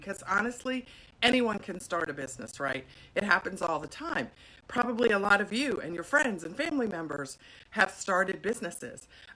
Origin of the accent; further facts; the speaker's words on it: Washington, District of Columbia, United States; I'm actually here in Washington, D.C., which is my hometown. I'm here at my mom's house